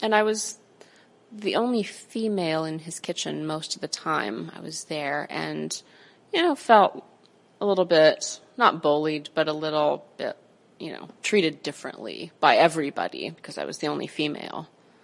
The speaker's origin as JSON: {"language": "English", "town": "Muncie", "region": "Indiana", "country": "United States", "said": "I'm from Muncie, but I knew I didn't want to go work at a restaurant in Muncie, and this seemed like the next best thing."}